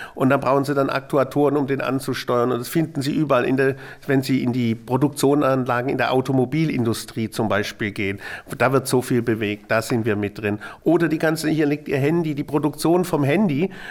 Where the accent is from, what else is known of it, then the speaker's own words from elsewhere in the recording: Baden-Württemberg, Germany; Ich komme aus dem Schwabenland